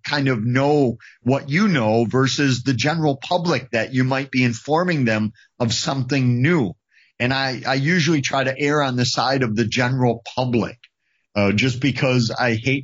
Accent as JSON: {"language": "English", "town": "Eau Claire", "region": "Wisconsin", "country": "United States", "tie": "born or raised there", "said": "So I put the one from my hometown of Eau Claire, the one that always intrigued me"}